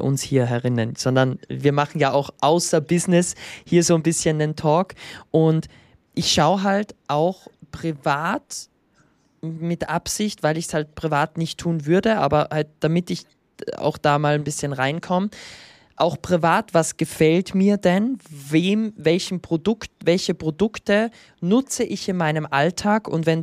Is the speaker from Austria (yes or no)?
yes; Austria; Ich bin ja Österreicher.